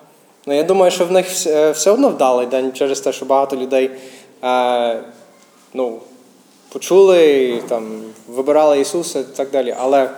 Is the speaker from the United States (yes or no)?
yes; United States; Ukrainian is a second language; я американець, місіонер. Тому якщо буде якась помилка або щось таке в мене українською, то вибачайте. Люблю вашу мову, але це не моя рідна.